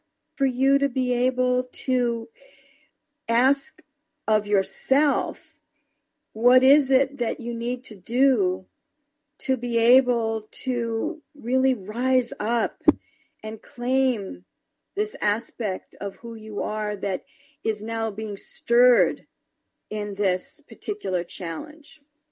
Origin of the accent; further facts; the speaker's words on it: New York, United States; now in California, United States; I am from New York, and I moved to California. So I have that hardcore, powerful, substantial East Coast New York energy, which is very reality-based.